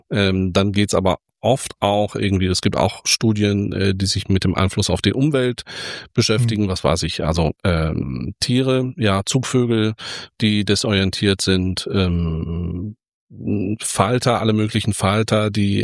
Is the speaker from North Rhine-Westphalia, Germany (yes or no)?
yes; Cologne, North Rhine-Westphalia, Germany; Und ich komme hier aus Köln.